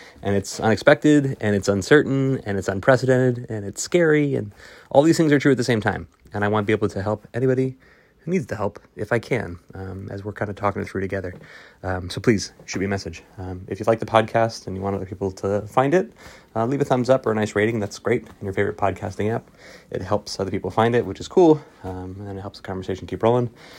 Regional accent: New Jersey, United States; Though I live in Maryland and I'm from New Jersey, I've kind of been up and down the East Coast

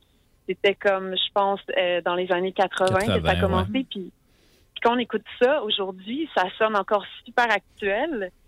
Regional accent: Canada; je suis une Canadienne française

